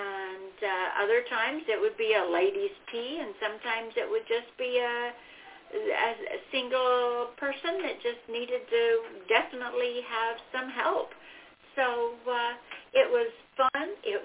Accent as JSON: {"language": "English", "region": "Pacific Northwest", "country": "United States", "tie": "born or raised there", "moved": "as an adult", "said": "I grew up in the Pacific Northwest and started my working years as a 911 dispatcher"}